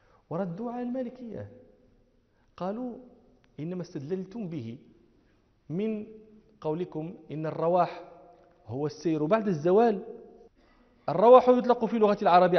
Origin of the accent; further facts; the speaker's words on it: Morocco; احنا عندنا في المغرب الباكور